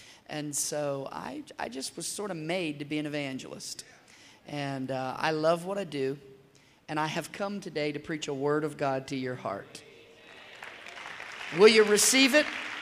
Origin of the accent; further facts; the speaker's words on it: Nassau, New Providence, Bahamas; also born or lived in Lakeland, United States / Texas / Alabama / Florida; I lived in Lakeland for a short time in Florida when I was a young man. And then I grew up in Nassau, Bahamas for quite a while. And so I've had a unique upbringing all around the country, Texas, Alabama, Florida, Kentucky, Ohio, West Virginia, California.